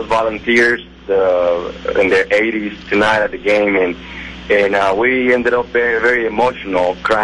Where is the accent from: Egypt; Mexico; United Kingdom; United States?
Mexico; I was born and raised in Mexico